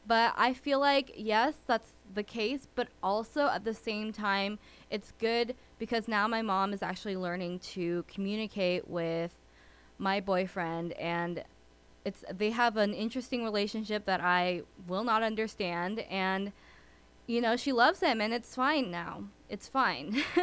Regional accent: United States; born there; In fact, I'm Vietnamese American, I should say. I was born here, so I was born a citizen, and both of my parents actually immigrated from Vietnam during the Vietnam War.

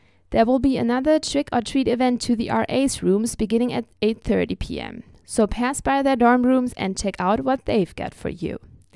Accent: Germany; English is a second language; with sports club at schools back home in Germany. Moreover, we have a really pretty golf course in my hometown.

